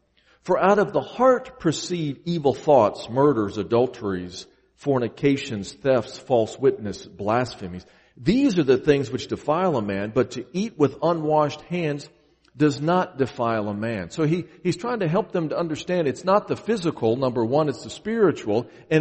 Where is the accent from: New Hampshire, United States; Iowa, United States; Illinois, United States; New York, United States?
Illinois, United States; Chicago; Now, I grew up in Chicago, so I had to read this in a book